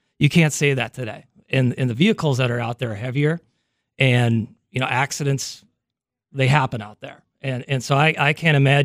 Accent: Dickinson, North Dakota, United States; I graduated from Dickinson High School in 1993. I was born and raised in Dickinson. Family still lives there. My dad still ranches the same ranch we've had since 1927.

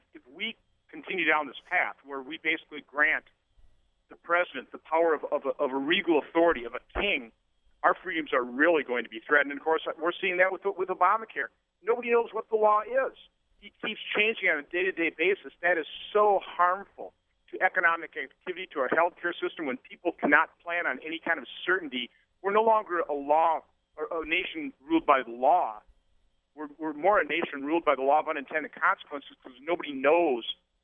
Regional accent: United States; you know, as an American, I don't like anybody getting unequal treatment under the law.

